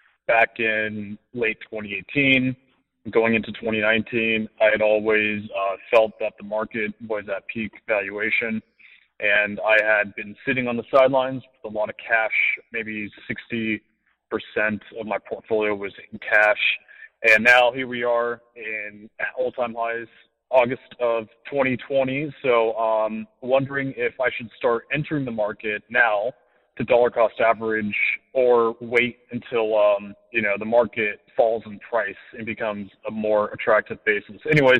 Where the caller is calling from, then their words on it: Los Angeles, California, United States; I'm a caller from Los Angeles.